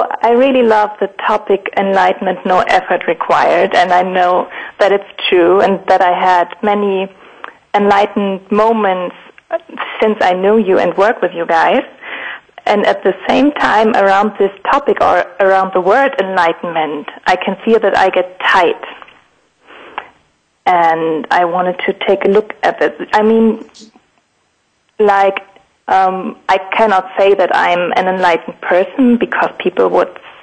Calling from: Germany; I'm calling in from Emmen, near Hamburg.

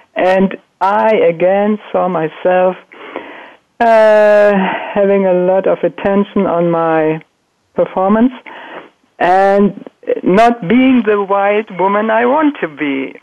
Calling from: Hamburg, Germany; I'm calling in from Hamburg, Germany.

